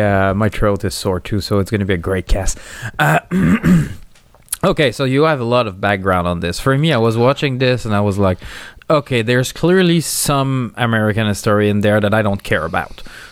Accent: Canada; I'm Canadian. I barely speak English

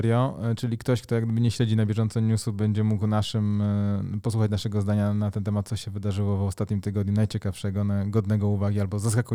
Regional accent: Subcarpathian Voivodeship, Poland; Na Podkarpacie, skąd pochodzę

